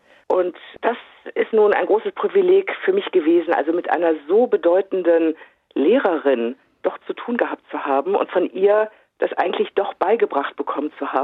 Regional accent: Düsseldorf, North Rhine-Westphalia, Germany; Ich bin jüdisch aufgewachsen in Düsseldorf, nicht meiner Geburtsstadt.

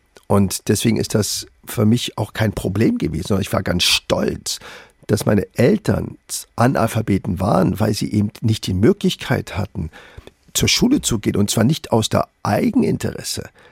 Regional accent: Berlin, Germany; Ich komme aus dem Wedding und das habe ich nie vergessen und fühle mich deswegen auch so wohl.

